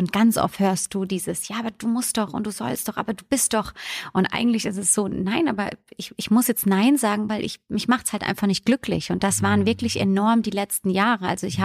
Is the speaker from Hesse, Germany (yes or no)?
yes; Bürstadt, Hesse, Germany; ich bin da sehr ländlich unterwegs und ich komme vom Land aus der Nähe von Mannheim. Bürstadt heißt der Ort. Ja, und muss ganz ehrlich sagen, dass ich einfach ein Landmädchen bin.